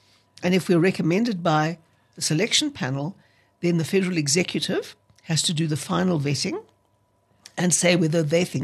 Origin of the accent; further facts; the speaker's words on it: Johannesburg, Gauteng, South Africa; I'm a Joburg girl. I was born here in Hillbrow, actually, in Esland Street. I was raised here. I went to school here.